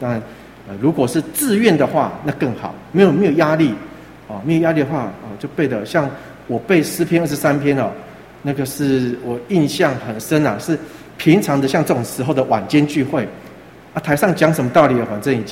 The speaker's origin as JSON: {"language": "Chinese", "town": "Sanchong", "region": "New Taipei", "country": "Taiwan", "tie": "born or raised there", "said": "以前我们在啊三重长大的时候"}